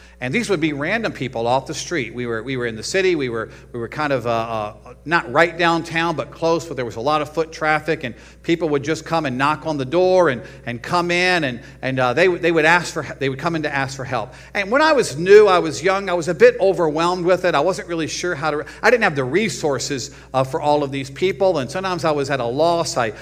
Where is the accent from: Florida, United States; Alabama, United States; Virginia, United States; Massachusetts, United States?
Virginia, United States; It was right there in Virginia, but it was out in rural Virginia.